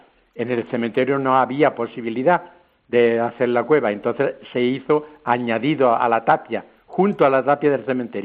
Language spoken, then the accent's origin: Spanish; Guadix, Andalusia, Spain; born there; Nosotros cuando salimos por ahí no decimos que somos Fosores de la Misericordia, decimos que somos Fosores de Guadix. La gente aquí es como si fuéramos los frailes de ellos. Como nacimos aquí, aquí estamos